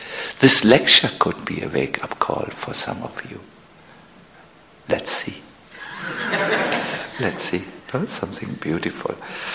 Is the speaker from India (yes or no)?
yes; India; We can manage. We can manage. We are from India.